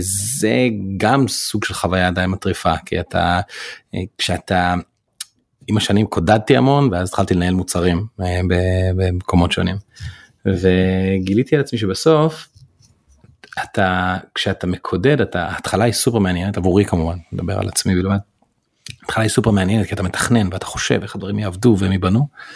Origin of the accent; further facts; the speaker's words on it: Jerusalem, Jerusalem District, Israel; אז אני בן 38 היום, גדלתי בירושלים, זה אומר שכשהייתי כזה טינג'ר, אז הכל כזה התחיל.